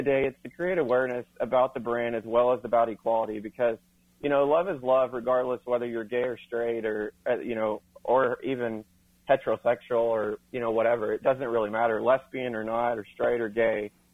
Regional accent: Tennessee, United States; growing up in a small town, because I'm actually was born and raised in Tennessee, it was a very, very interesting, you know, time coming out.

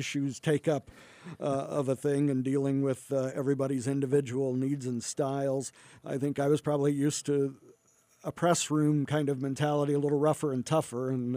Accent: Rushville, Illinois, United States; I grew up in Rushville. I got hired at a radio station in Beardstown, commercial station, and spent a few years there.

